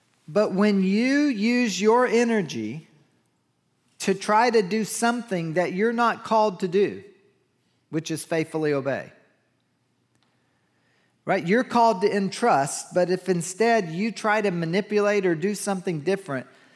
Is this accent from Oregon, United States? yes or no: no; Kentucky, United States; we learned a hymn back in the country. I grew up in Kentucky